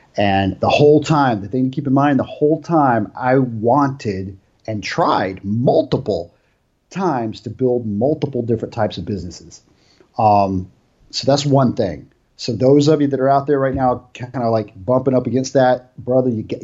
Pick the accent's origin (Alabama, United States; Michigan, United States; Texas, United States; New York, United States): Alabama, United States; I'm from Alabama originally. So I have a very basic schooling background